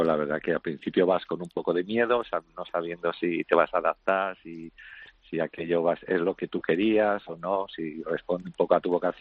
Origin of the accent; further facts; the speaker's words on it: Madrid, Community of Madrid, Spain; Yo soy de Madrid.